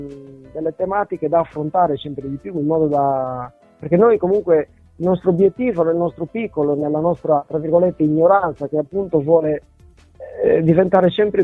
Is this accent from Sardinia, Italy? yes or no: yes; Valledoria, Sardinia, Italy; noi quindi l'abbiamo fatto nel nostro dialetto, che è il dialetto di un paese che si chiama Valle d'Oria, in provincia di Sassari, nord Sardegna, a 15 km da Castelsardo, che è un borgo medievale molto famoso in tutta Italia